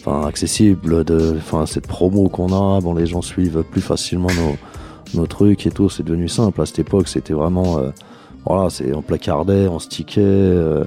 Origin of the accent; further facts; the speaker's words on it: Montreuil, Île-de-France, France; also born or lived in Bagnolet / Fontenay-sous-Bois / Aubervilliers; moi, je suis né à Bagnolet, j'ai grandi à Montreuil, Fontenay-sous-Bois, Aubervilliers, enfin j'ai pas mal voyagé dans la banlieue